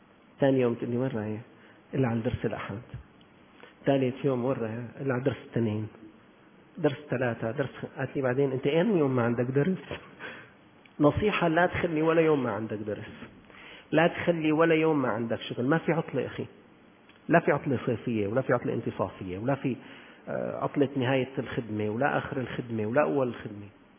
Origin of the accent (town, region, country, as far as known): Syria